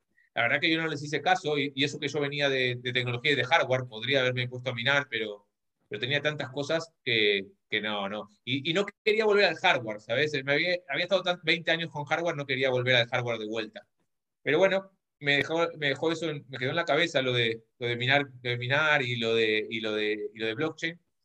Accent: Argentina; now in Spain; Como les decía, soy argentino, vivo en España hace 15 años.

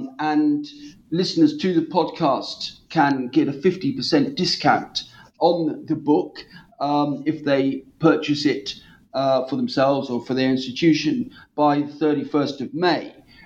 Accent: Norwich, East of England, United Kingdom; I've just written another book on an Anglo-Dutch poet who lived in my hometown of Norwich in the 17th century.

